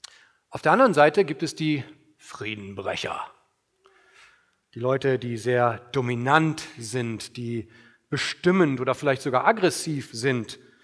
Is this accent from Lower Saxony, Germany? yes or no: yes; Syke, Lower Saxony, Germany; Ich komme aus Sieke, aus dem fernen, fernen Land. Auf der anderen Seite der Weser